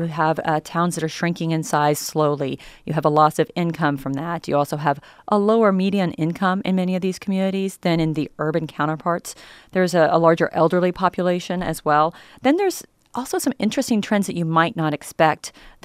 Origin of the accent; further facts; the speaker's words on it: Parsons, Kansas, United States; I grew up in Parsons, Kansas. So when you fly into Kansas City, you drive down south, you pass through Fort Scott to get to my hometown.